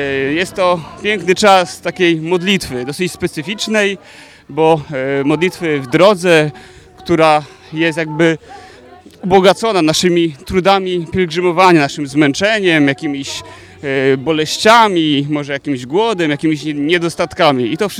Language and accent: Polish; Wrocław, Lower Silesian Voivodeship, Poland; Jestem z Wrocławia